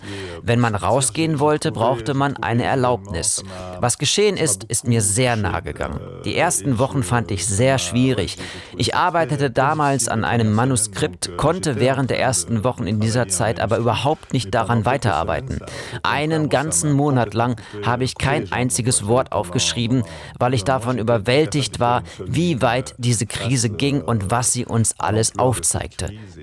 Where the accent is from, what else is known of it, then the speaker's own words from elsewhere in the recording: Quebec, Canada; Ich komme aus Quebec, wo die Unabhängigkeitsfrage, Referenden und Belange rund um die Sprache viel diskutiert werden.